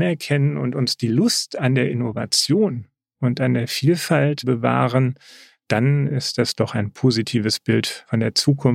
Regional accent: Hesse, Germany; born there; Gebürtig komme ich aus Nordhessen.

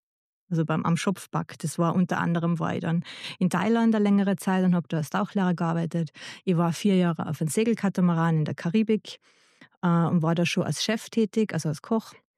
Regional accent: Tyrol, Austria; bei uns in Tirol

